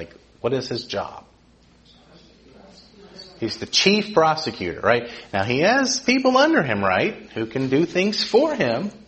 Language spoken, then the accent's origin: English; Georgia, United States; Since I'm from Georgia, I can say that without offending people because I lived it, right? Small southern town.